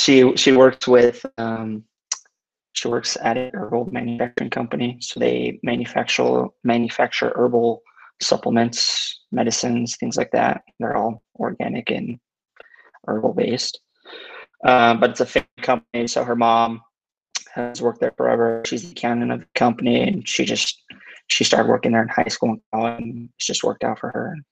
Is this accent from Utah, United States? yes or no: yes; Spanish Fork, Utah, United States; I grew up in Spanish Fork.